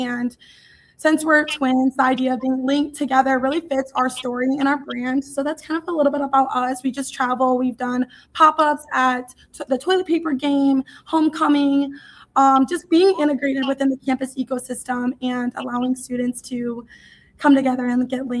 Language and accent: English; Milford, Michigan, United States; Yes, so we are from Milford, Michigan. We both knew we wanted to come stay in Michigan for college. So we're from a small town in between like Novi and Michigan area, or Novi and Milford, or Novi and Brighton area.